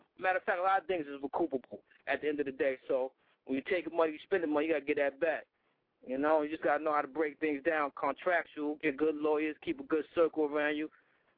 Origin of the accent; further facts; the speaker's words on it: Brooklyn, New York, United States; That was a Brooklyn Queens thing. You know what I mean? And I'm from Brooklyn, he from Queens, and we just clashed.